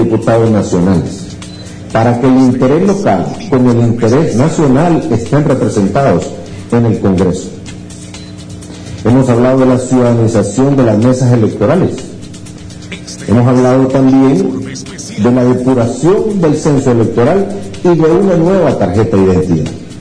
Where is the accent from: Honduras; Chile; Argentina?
Honduras; al final somos los hondureños los que tenemos que adoptar esas decisiones.